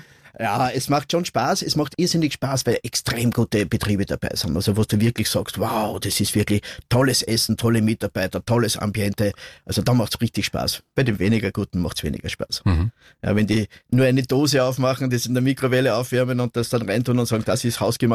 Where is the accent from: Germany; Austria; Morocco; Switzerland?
Austria; Leonding, Upper Austria; Oh, das gibt's bei uns im Ort. Ich komme aus Leonding.